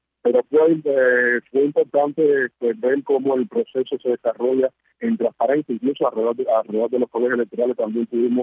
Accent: Cuba; fue muy importante para nosotros como cubanos

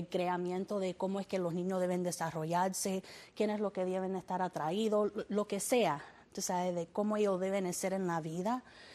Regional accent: Cuba; Y nosotros somos cubanos.

